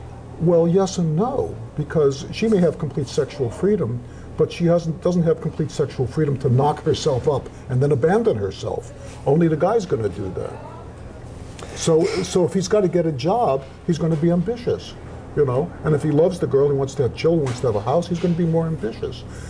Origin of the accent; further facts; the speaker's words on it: Chicago, Illinois, United States; It's a bunch of housewives from Chicago, my hometown.